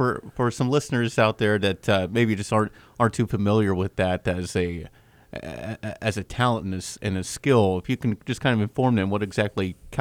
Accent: Winfield, United States; Growing up in Winfield, growing up with actually both sides of my family are rodeo people.

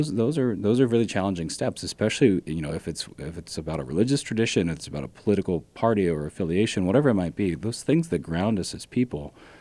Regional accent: Ohio, United States; I grew up in Southern Ohio, and so I had to break with my family's allegiance to the Cincinnati Reds

